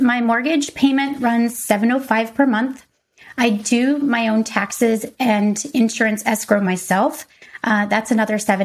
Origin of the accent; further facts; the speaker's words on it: Fort Worth, Texas, United States; also born or lived in Detroit; But that's where I moved from whenever I moved back to Texas, which is my hometown here in Fort Worth.